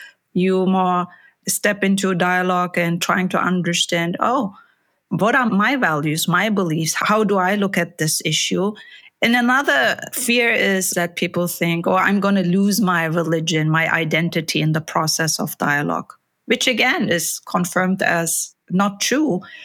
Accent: Germany; Growing up in Germany was truly a privilege, a blessing, really

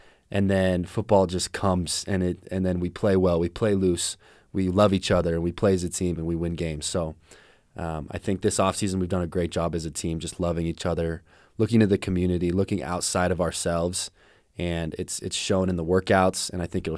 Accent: American Fork, Utah, United States; And Tabitha's Way is a great way to get back to my hometown, American Fork, yeah.

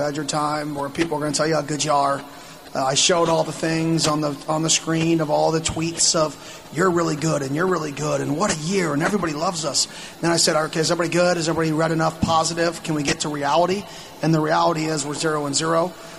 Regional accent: Arizona, United States; Yeah, obviously me being born and raised in Arizona, that's something I don't take lightly.

